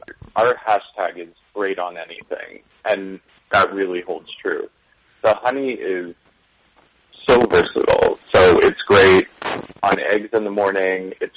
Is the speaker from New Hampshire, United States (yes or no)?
yes; New Hampshire, United States; I'm from New Hampshire, so I've lived and breathed maple syrup all of my life.